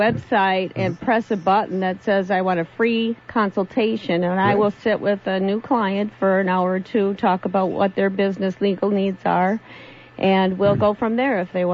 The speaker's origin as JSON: {"language": "English", "town": "Appleton", "region": "Wisconsin", "country": "United States", "tie": "born or raised there", "said": "moved back to my home state of Wisconsin. I was raised as a Wisconsinite in the Appleton area"}